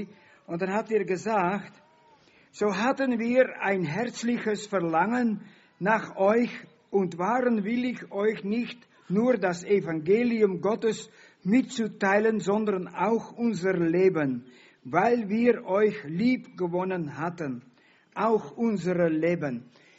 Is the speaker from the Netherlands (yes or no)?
yes; Netherlands; German is a second language; ich bin aufgewachsen in Holland. Meine Eltern waren Bauern.